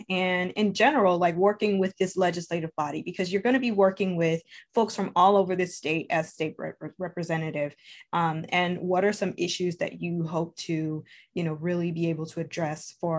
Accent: Harper Woods, Michigan, United States; I'm from Harper Woods, and so our needs and desires are different here

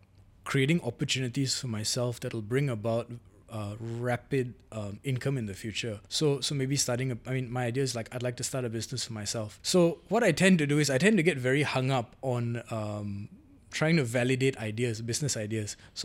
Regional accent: Malaysia; So, well, my responsibility as a Malaysian citizen would be I'd need to create a company

